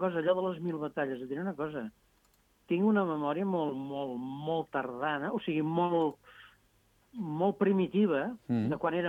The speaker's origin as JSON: {"language": "Catalan", "region": "Catalonia", "country": "Spain", "said": "jo sóc català perquè ella vivia aquí, si no, jo no hagués estat català."}